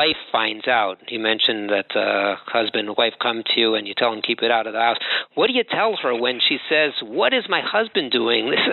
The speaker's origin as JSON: {"language": "English", "town": "Los Angeles", "region": "California", "country": "United States", "said": "I'm from Los Angeles, so we didn't know how to take public transportation."}